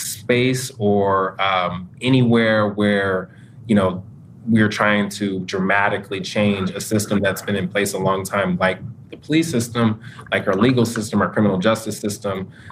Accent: Federal Way, Washington, United States; Just last week in my hometown of Federal Way, outside of the Kaiser, one of our larger hospitals building

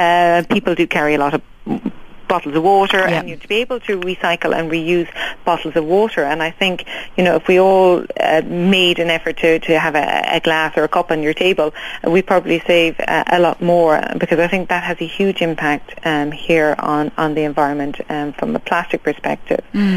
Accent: Ireland; I come from Ireland

